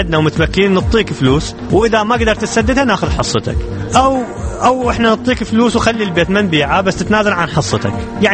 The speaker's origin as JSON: {"language": "Arabic", "country": "Iraq", "said": "أقولك العراق كبرني وتعب علي"}